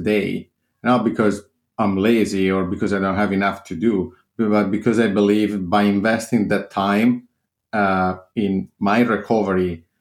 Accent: Italy; English is a second language; Born and raised in Italy.

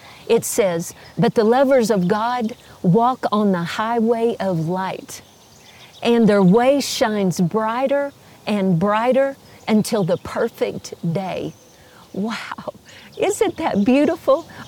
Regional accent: Texas, United States; Well, you know, I am a Texan, right? And that "don't mess with Texas," that's a real attitude, which I like, by the way.

